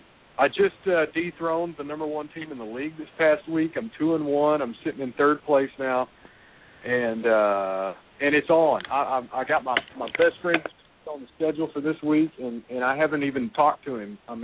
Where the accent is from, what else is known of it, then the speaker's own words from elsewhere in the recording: Roland, Oklahoma, United States; I am down in my hometown. I'm in Roland, Oklahoma, right across the river, right across the bridge